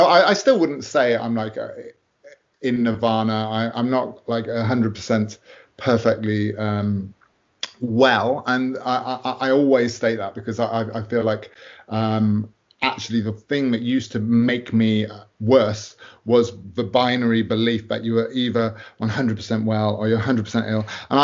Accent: United Kingdom; I'm a British author. I am 45 years old.

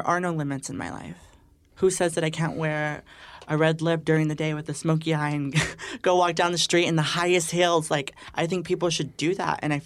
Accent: Texas, United States; I'm from Texas.

